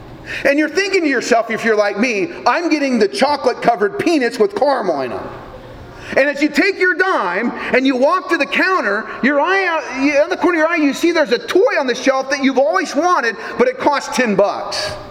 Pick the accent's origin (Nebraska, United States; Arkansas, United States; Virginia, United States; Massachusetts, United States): Nebraska, United States; Newman Grove; I remember growing up in Newman Grove, Nebraska, and I remember they had a dime store in town.